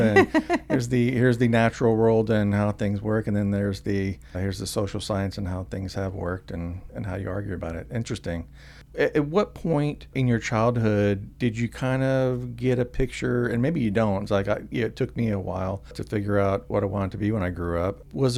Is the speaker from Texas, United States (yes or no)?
no; Florida, United States; I grew up in Hillsborough County, and some of my earliest memories were, you know, trips to Silver Spring State Park, to Rainbow River